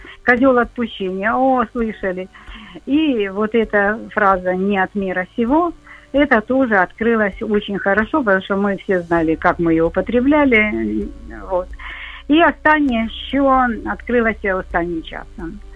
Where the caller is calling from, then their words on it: Kharkiv, Kharkiv Oblast, Ukraine; Вітаю всіх, я з Харкова